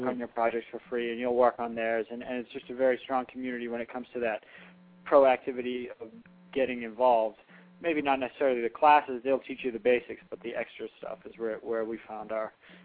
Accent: Boston, Massachusetts, United States; now in Brooklyn, United States; I moved to Brooklyn, and I just saw such a different diversity of life than I did growing up in Boston

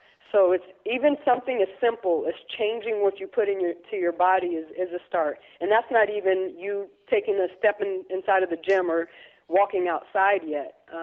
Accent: Texas, United States; I got interested in Texas and fitness while I was living in Texas. I was raised in Texas.

